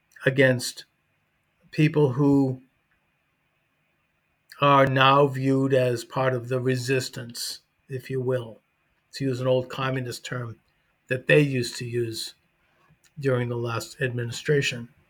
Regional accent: Boston, Massachusetts, United States; I'm at Bunker Hill Community College in Boston, my hometown, where I am majoring in sociology.

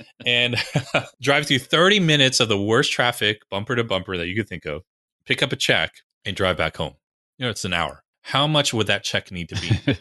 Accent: New Jersey, United States; also born or lived in New York City; Hockey's not big where I grew up in New Jersey, New York City. You know, we're all baseball, football, basketball people.

